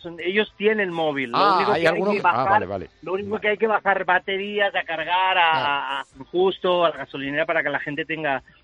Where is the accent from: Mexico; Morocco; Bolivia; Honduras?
Morocco; Yo soy yo, el de Marruecos.